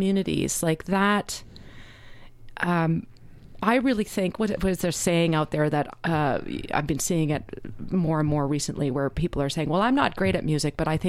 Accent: Calgary, Alberta, Canada; I grew up in Calgary.

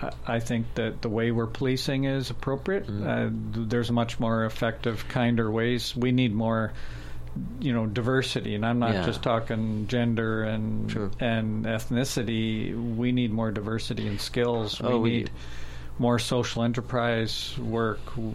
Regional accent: Canada; I'm from Canada, and I'm studying social enterprises.

